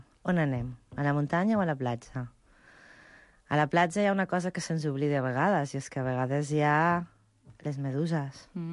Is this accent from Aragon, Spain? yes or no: yes; Zaragoza, Aragon, Spain; Catalan is a second language; Jo soc de Saragossa